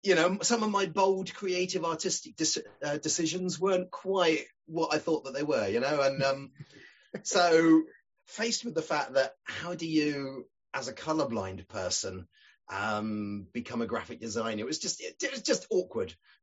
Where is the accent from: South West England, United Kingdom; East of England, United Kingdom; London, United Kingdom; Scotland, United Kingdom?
South West England, United Kingdom; born there; although I was born in Cornwall, by this time in my life, I'd completely lost that Cornish accent.